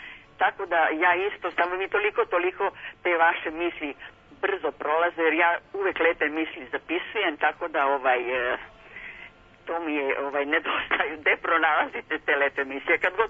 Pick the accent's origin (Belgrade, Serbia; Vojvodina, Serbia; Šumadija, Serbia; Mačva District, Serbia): Belgrade, Serbia; moj zavičaj je Vračar. Crveni krst, ulica Kneza Cemberije, škola Filip Pištić